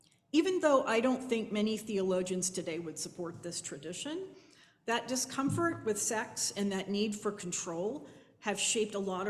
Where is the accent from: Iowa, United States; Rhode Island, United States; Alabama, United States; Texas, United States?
Alabama, United States; I saw that point of view a lot as a teenager growing up in Alabama, where fundamentalism is a way of life, and most people you met were either Baptist or Methodist. We were Methodist.